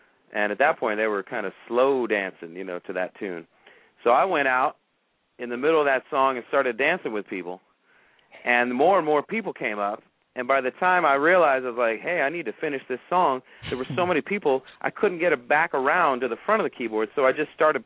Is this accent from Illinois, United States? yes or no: yes; Decatur, Illinois, United States; I visit my hometown of Decatur. I go back to Chicago to the pizza joint I ate at.